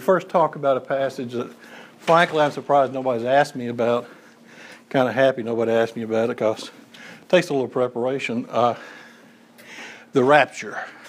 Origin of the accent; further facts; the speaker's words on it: Russellville, United States; I grew up in Russellville, and so I am as enculturated in Church of Christness as one can be, okay?